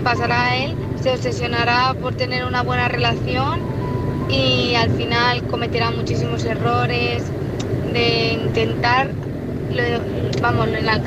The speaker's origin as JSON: {"language": "Spanish", "town": "Toledo", "region": "Castilla-La Mancha", "country": "Spain", "said": "soy de Toledo."}